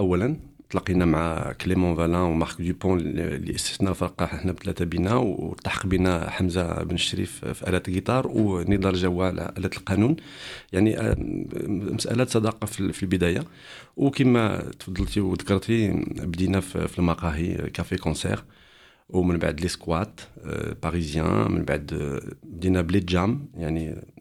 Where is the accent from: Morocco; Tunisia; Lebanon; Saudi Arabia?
Morocco; وانا جاي من المغرب